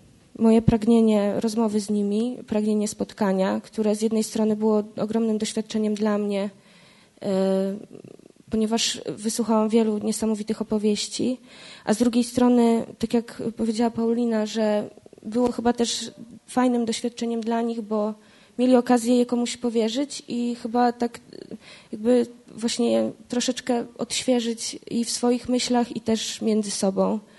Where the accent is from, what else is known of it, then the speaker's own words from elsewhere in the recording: Radom, Masovian Voivodeship, Poland; że ja jestem z Radomia, tak? I że to, że jestem z Radomia, bardzo wiele dla mnie znaczy.